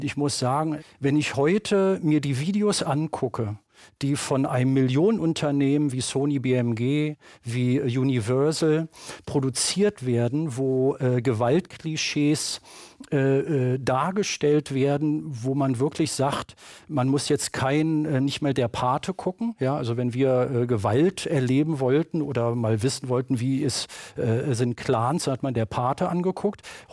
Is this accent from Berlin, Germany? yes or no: yes; Berlin, Germany; Also ich bin sozialisiert im Berlin der 70er. Da gab es die Alliierten und ich bin im Süden der Stadt aufgewachsen, in Zehlendorf, da waren die Amerikaner.